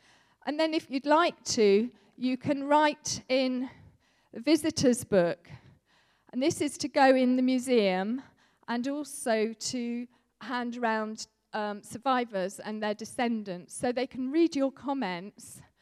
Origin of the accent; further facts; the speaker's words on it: United Kingdom; But as British people, we're not so aware of our own part in the story and how important this is.